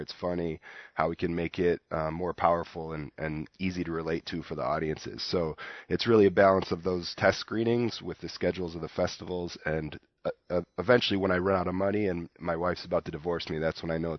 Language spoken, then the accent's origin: English; Madison, Wisconsin, United States; I grew up in Madison, and I fell in love with filmmaking at Madison West High School.